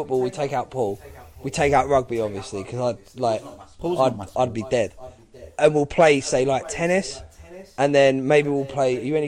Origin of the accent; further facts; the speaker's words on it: India; And I remember thinking, like, just being Indian, it's all right.